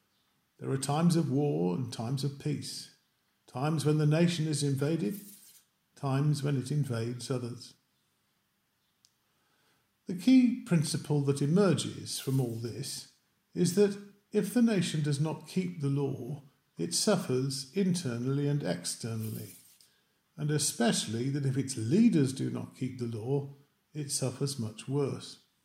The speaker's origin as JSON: {"language": "English", "region": "England", "country": "United Kingdom", "tie": "born or raised there", "said": "The Labour household I grew up in England, not Wales, of course, was only mildly political, and it was even less religious."}